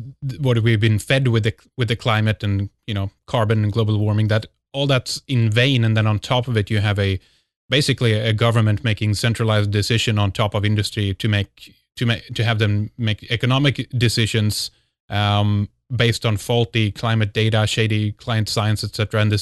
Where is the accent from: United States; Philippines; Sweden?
Sweden; English is a second language; I'm born and raised in Sweden.